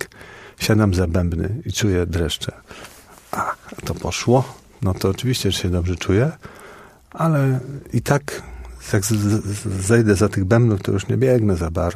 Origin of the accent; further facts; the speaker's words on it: Poznań, Greater Poland Voivodeship, Poland; A jestem chłopakiem z Łazarza.